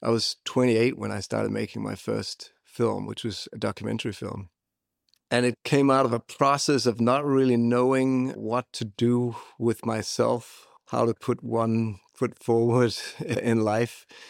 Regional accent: Central Denmark Region, Denmark; I grew up in the countryside in Jutland, just north of Viborg, which is pretty much dead in the middle of the country. This the country's old capital, as we like to call it. I grew up in a commune. Some people might call it a hippie commune.

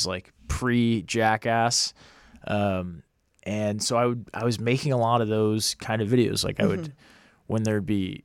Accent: Massachusetts, United States; I grew up outside of Boston.

